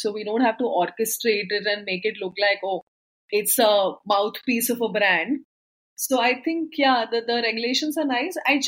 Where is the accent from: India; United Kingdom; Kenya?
India; Delhi; accent: Punjabi; I'm from Delhi and I'm a Punjabi, and if you have a certain Punjabi slang to the way you talk English